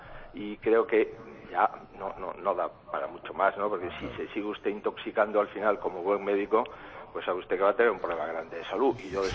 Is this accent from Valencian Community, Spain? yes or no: no; Galicia, Spain; porque soy gallego y en consecuencia soy español, ¿no?